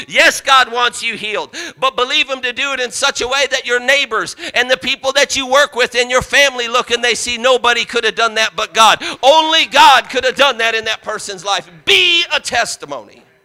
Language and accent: English; Parma, Ohio, United States; I grew up outside of Cleveland in Parma, and Parma, Ohio.